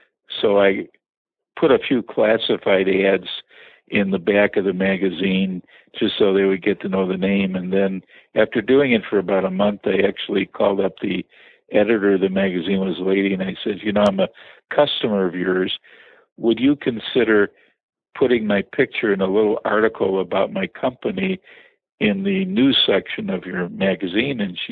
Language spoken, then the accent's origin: English; Chicago, Illinois, United States; Where would people say I'm from Chicago? I know that accent well, but people don't think you have an accent, but when I go to other parts of the country, then they say I like your accent.